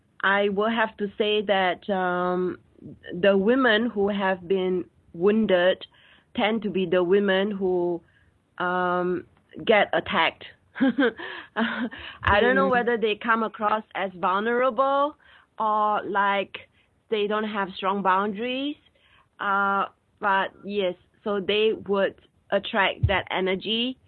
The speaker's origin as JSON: {"language": "English", "country": "Singapore", "said": "being Singaporean as opposed to my colleagues who are Australians or Americans or whatever"}